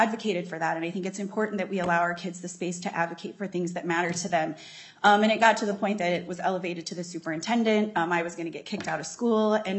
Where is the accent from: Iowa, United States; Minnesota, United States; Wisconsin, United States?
Minnesota, United States; But I just never want another kid in Minnesota to feel like I did in our education systems.